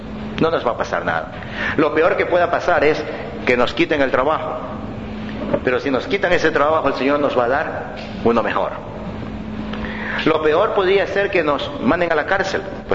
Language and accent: Spanish; Ecuador; Por ejemplo, en mi país, Ecuador, le dicen el aceite